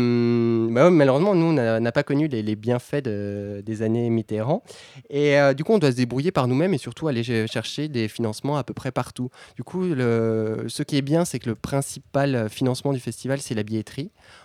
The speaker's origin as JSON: {"language": "French", "town": "Le Chalard", "region": "Nouvelle-Aquitaine", "country": "France", "said": "Oui, moi je suis originaire du Limousin au Chalard, qui est une petite commune vraiment au milieu du Limousin."}